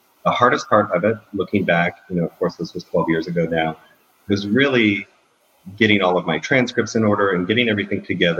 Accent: Canada; now in United States; growing up in Canada, there was the weather piece, wanting to come and explore a country where I could get out of the snow

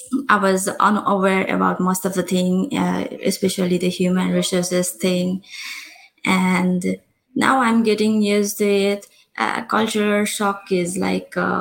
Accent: Nepal; English is a second language; As I'm from Nepal and the policy we follow there, and it's totally different here.

